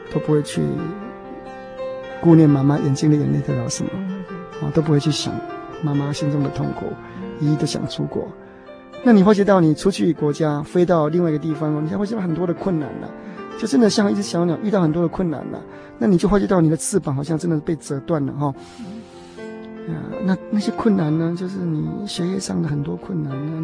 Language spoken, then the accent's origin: Chinese; Yunlin County, Taiwan; 因为我是从云林县过来的，所以我心里有一个想法，就是要我要回到故乡去看一看